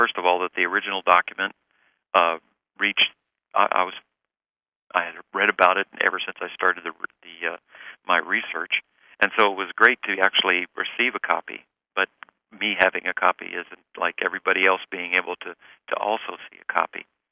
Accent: Florida, United States; I was born and raised in Florida. I was an Eagle Scout.

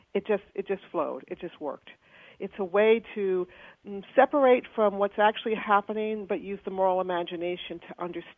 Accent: New England, United States; Well, I'm familiar with that part of the world. I grew up in New England. I was a lifeguard on Hyannis.

